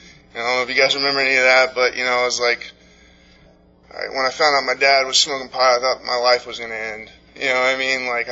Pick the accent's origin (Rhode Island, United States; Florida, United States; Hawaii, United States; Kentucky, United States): Florida, United States; Orlando; born there; I was born in Orlando, Florida, to a loving family.